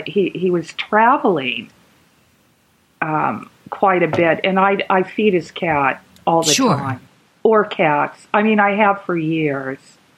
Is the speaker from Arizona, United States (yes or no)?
yes; Arizona, United States; I grew up in Arizona, and I too, your large Catholic family, my grandfather, my mother is from Pennsylvania.